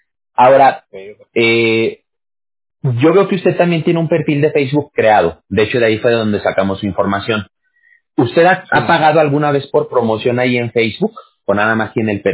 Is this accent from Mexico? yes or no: yes; Mexico; yo soy de México